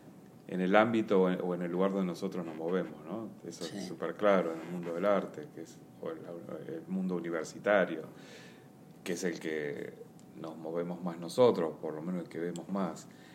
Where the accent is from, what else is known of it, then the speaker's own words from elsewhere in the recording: Buenos Aires, Argentina; acá en Buenos Aires, yo soy de acá de Buenos Aires